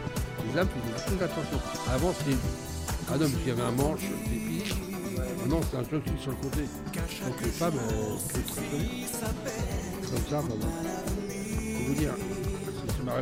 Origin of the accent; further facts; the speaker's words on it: France; Vous savez, je suis français, mais des fois, j'ai honte.